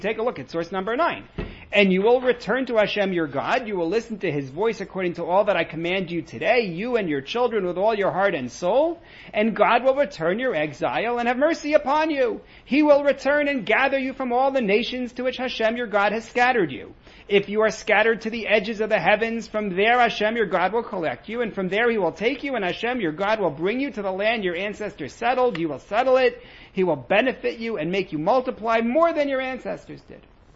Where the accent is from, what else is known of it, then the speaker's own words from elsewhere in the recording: New York, United States; which, you know, being a New Yorker, I just, you know, they have four legs.